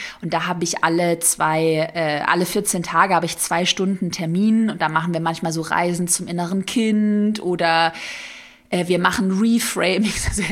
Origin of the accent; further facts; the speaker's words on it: Baden-Württemberg, Germany; born there; ich bin ja geboren im Schwabenland, so ein bisschen diese Schwabenmentalität, schaffe, schaffe, Häusle baue, also kenne ich super gut auch so von meiner Family.